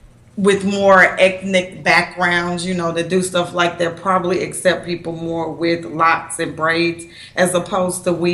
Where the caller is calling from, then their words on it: McKinney, Texas, United States; Hello, everybody. This is … again. I'm here from McKinney, Texas.